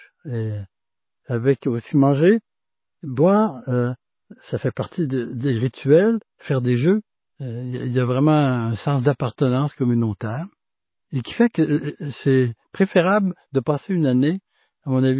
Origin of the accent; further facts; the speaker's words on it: Lévis, Quebec, Canada; je suis originaire de Lévis, ma famille est de Bellechasse.